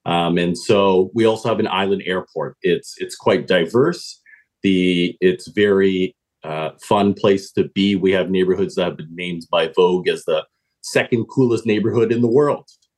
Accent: Canada; how lucky I was to be born and raised in Canada.

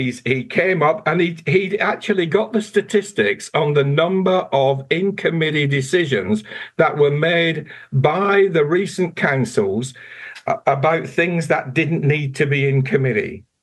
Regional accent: England, United Kingdom; now in New Zealand; I'm obviously an Englishman, right? I've been here for 40 years, nearly 50 now.

